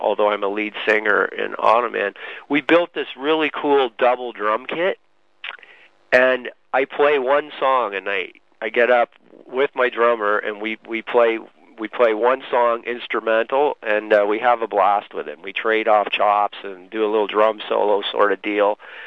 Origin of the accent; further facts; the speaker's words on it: Scotland, United Kingdom; Well, I am a Scot.